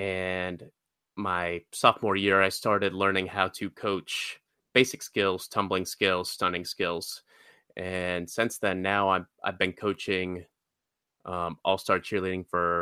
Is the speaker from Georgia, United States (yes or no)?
yes; Georgia, United States; I grew up in Georgia for the most part of my life. Grew up in a middle-class family.